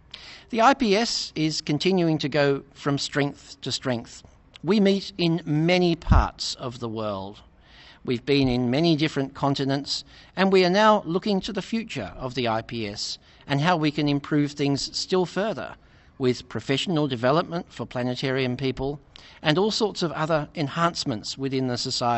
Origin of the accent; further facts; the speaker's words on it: Launceston, Tasmania, Australia; from Launceston in Tasmania, where I run a planetarium.